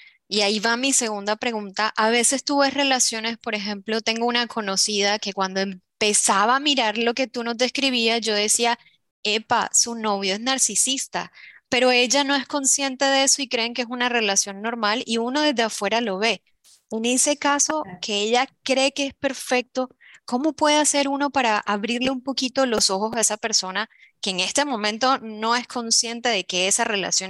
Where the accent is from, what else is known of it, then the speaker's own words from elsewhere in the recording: Colombia; Yo soy de Colombia.